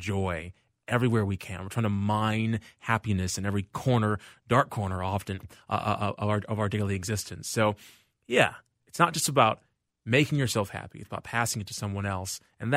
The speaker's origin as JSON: {"language": "English", "region": "Minnesota", "country": "United States", "lives_now": "Los Angeles, United States", "said": "I mean, I think it's also because I'm from the Twin Cities originally. But L.A. people don't talk to each other."}